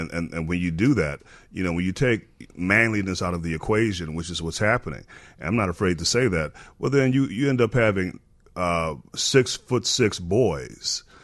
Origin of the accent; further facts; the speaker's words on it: Washington Heights, New York, United States; grew up right next door to Beverly. I grew up in Washington Heights.